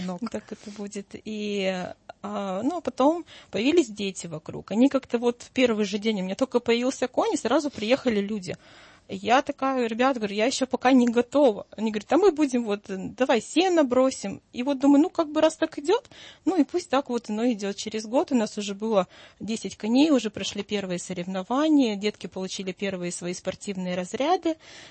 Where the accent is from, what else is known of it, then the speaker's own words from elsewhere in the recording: Zabaykalsky Krai, Russia; born there; also born or lived in Novosibirsk; Я оттуда родом училась, я в Новосибирске, родилась в Забайкалье, приехала в гости в отпуск